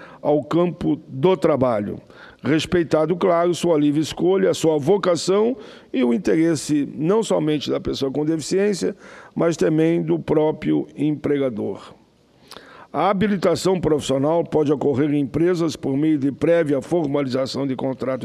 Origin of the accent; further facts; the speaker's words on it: Caxias do Sul, Rio Grande do Sul, Brazil; Lá na minha cidade natal, Caxias do Sul